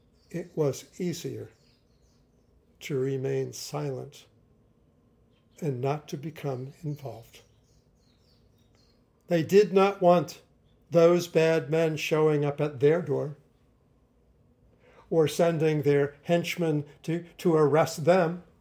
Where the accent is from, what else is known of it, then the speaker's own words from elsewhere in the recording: New Jersey, United States; I grew up in New Jersey. I was born in Newark. My cousin, in fact, was killed by organized crime figures.